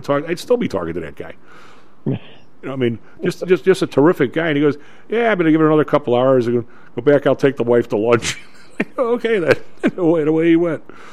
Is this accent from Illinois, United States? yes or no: yes; Chicago, Illinois, United States; And the dude goes, by the way, where are you from? And I said, from Chicago.